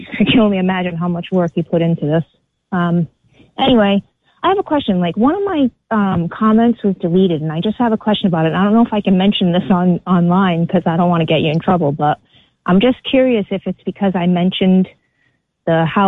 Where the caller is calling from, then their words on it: Swansea, Massachusetts, United States; I'm from Swansea, Massachusetts in USA.